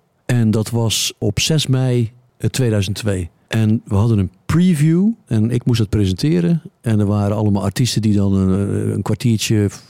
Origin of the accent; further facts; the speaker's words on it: Zeeland, Netherlands; Ik kom zelf uit Zeeuws-Vlaanderen oorspronkelijk. Dus dat is een dialect dat al redelijk dicht. Dat is gewoon Oost-Vlaams voor een groot deel.